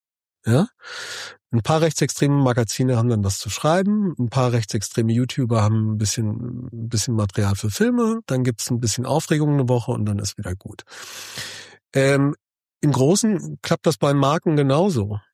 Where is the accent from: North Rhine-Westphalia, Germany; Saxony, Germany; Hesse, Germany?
Hesse, Germany; Wiesbaden; Ich komme ja aus Wiesbaden oder aus der Wiesbadener Ecke.